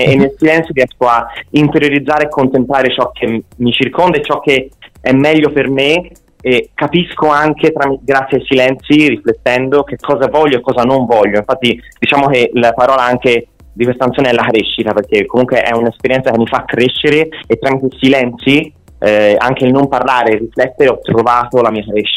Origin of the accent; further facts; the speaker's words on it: Florence, Tuscany, Italy; perché io sono di Firenze